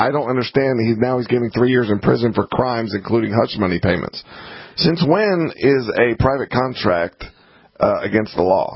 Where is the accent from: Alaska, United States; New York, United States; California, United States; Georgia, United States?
Georgia, United States; Atlanta; In Atlanta, I grew up in Atlanta, and early morning earthquake jolt Atlanta. Now, we never have earthquakes in Atlanta.